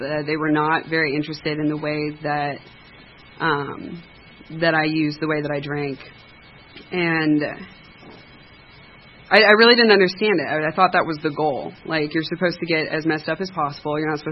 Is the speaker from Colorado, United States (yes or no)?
no; Atlanta, Georgia, United States; I was born and raised in Atlanta, in Cobb County, actually.